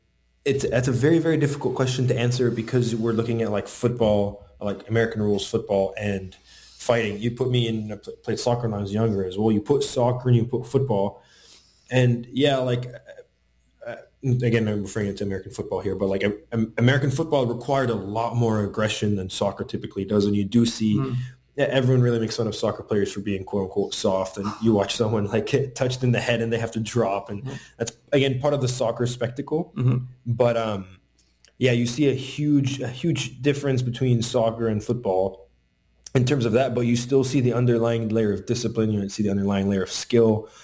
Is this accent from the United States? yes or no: no; Egypt; I'm from Egypt originally